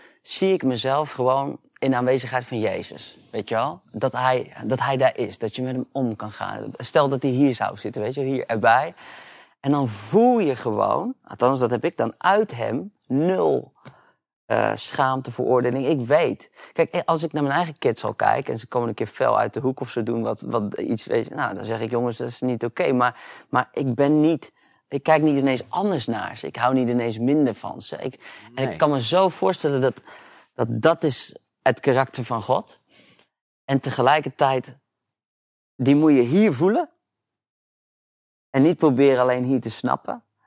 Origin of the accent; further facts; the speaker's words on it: Netherlands; En ik denk dat dat voor ons als Nederlanders echt een grote challenge is.